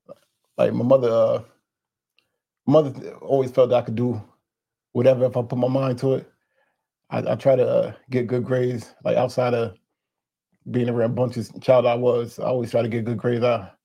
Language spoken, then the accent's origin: English; New Haven, Connecticut, United States; From right here in New Haven. I actually grew up in almost every street in New Haven. I've never had a house that I've just moved around a lot. That's how it is in the hood. I'm mostly from Fairhaven. I would say I'm from Fairhaven.